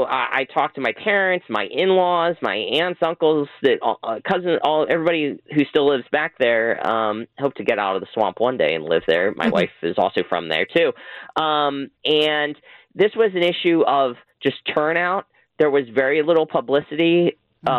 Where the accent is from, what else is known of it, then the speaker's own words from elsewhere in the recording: Lancaster, Pennsylvania, United States; Yes, I am from Lancaster, Pennsylvania. I'm a grad of Manheim Township.